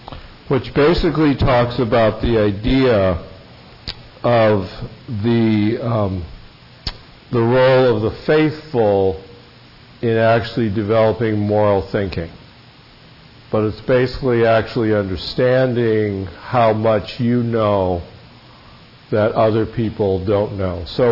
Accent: Milwaukie, Oregon, United States; born there; I was born in the Milwaukee, Oregon.

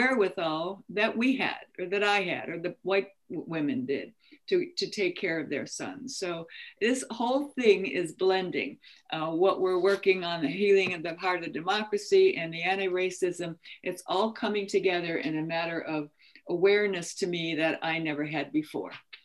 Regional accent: Chicago, Illinois, United States; I grew up in Chicago, and we had to go, you know, through the black neighborhood to go over to get to the freeway.

